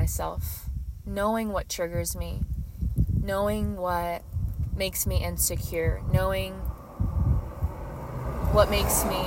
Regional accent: Texas, United States; I got to eat crawfish, and y'all know I'm from Texas. And I just moved back home.

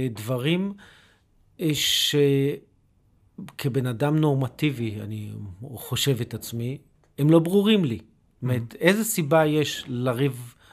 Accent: Jerusalem, Jerusalem District, Israel; אני מירושלים

